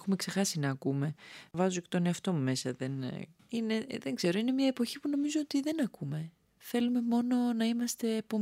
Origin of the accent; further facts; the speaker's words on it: Chania, Crete, Greece; Η καταγωγή μου είναι από τα Χανιά, το Ρέθυμνο και το Ηράκλειο, αλλά εγώ μεγάλωσα, έζησα, δηλαδή το σχολείο μου ήταν στα Χανιά. Παρ' όλα αυτά, στη Νότια Κρήτη κάθε καλοκαίρι, στο χωριό μου, δηλαδή είμαι παιδί της φύσης